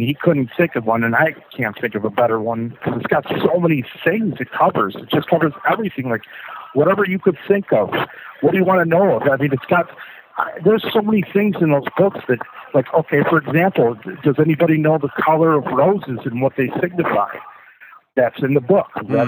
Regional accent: Wisconsin, United States; So I'm reading a book called Haunted Wisconsin, and I'm from Wisconsin

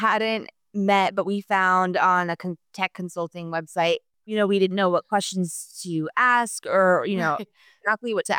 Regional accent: Colorado, United States; We are from Colorado, and so everyone is just like, you know, where are we going to go on a hike this weekend?

